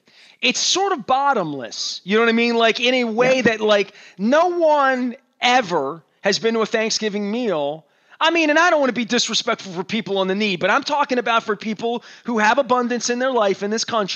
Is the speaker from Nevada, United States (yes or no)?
no; Baltimore, Maryland, United States; I mean, I love for the holidays because I'm from East Baltimore